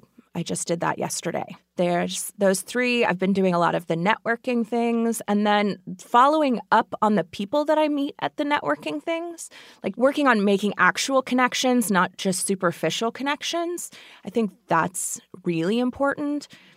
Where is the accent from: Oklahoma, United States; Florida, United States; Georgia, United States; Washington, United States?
Oklahoma, United States; So I am from Oklahoma. I was working as a script supervisor there for the film industry, mostly indie projects.